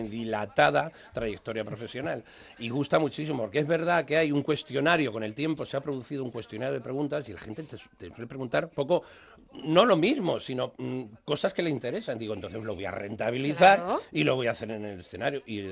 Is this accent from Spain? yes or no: yes; Brazatortas, Castilla-La Mancha, Spain; Sí, Brazatorta, mi pueblo, podría haber sido mi pueblo.